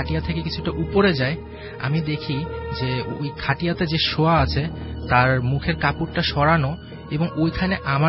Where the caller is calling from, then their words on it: Dhaka, Dhaka Division, Bangladesh; IT medical college student, Uttara থেকে এসেছি।